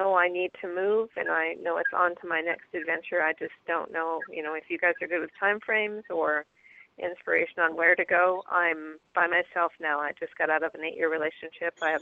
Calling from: Georgia, United States; I'm calling from Georgia.

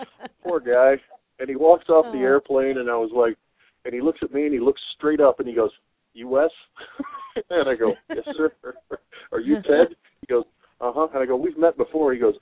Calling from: Illinois, United States; I'm calling from Illinois.

